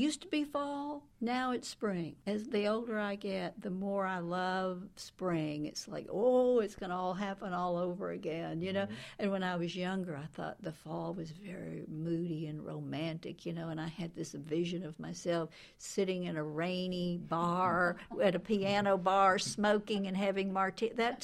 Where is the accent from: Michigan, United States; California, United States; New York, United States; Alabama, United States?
Alabama, United States; Growing up in Alabama, I used to fantasize, look at this, about Lapland.